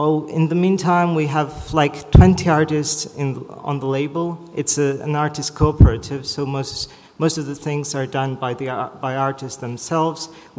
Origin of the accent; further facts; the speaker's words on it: Zagreb, City of Zagreb, Croatia; English is a second language; I come from Zagreb, from Multimedia Institute